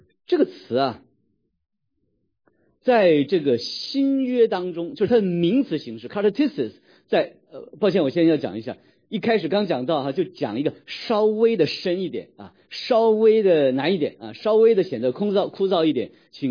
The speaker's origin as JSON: {"language": "Chinese", "country": "China", "said": "大家注意哈，我们中国人还有一句老话讲叫什么呢，叫做我们对人不要去求全责备。"}